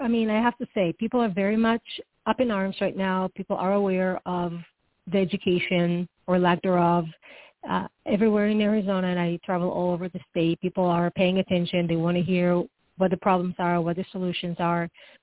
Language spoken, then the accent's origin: English; Israel; I'm from Israel, so it's a different name.